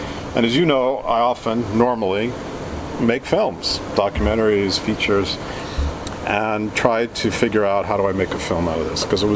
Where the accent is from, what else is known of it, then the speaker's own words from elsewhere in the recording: San Francisco, California, United States; I picked up my hometown paper, San Francisco Chronicle